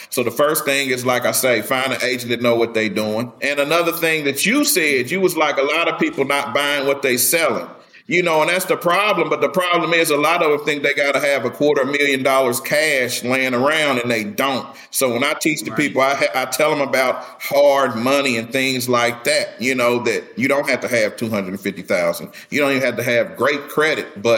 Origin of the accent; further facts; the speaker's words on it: Midwest, United States; So I come from the Midwest.